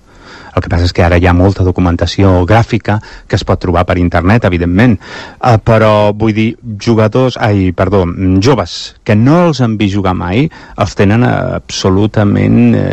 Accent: Barcelona, Catalonia, Spain; Soc de Barcelona.

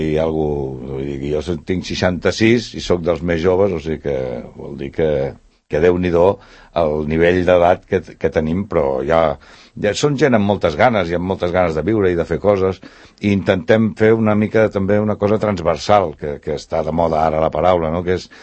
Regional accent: La Floresta, Catalonia, Spain; sobretot a la Floresta, que és d'allà on venim.

